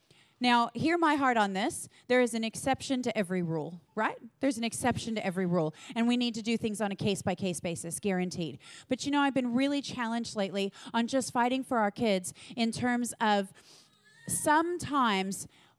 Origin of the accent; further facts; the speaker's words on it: United States; I know I'm American and slightly more forward